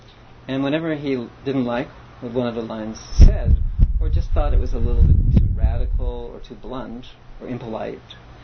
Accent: East Coast, United States; You know, like I'm from the East Coast, so, you know, I came out here and I had to learn all of that language

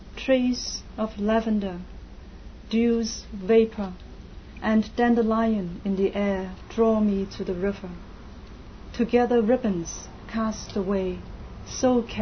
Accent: Hong Kong; English is a second language; And I came from Hong Kong, and I get really scared when I hear people, you know, cursing.

